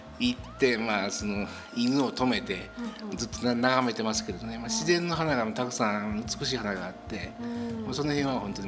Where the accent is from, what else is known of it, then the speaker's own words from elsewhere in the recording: Osaka, Japan; born there; also born or lived in Kyoto; 私は大阪生まれで、ほとんど京都で暮らしてまして、あとまあちょっと家庭の事情で今ちょっとこちらの方に引っ越させてもらって